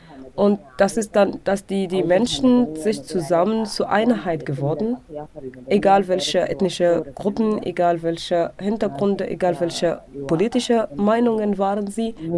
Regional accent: South Kordofan, Sudan; now in Khartoum, Sudan; Ich bin in Südkordofan aufgewachsen.

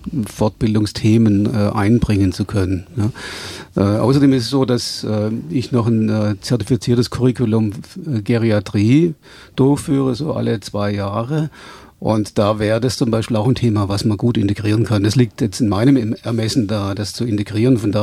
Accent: Reutlingen, Baden-Württemberg, Germany; im Raum Reutlingen, wo ich herkomme

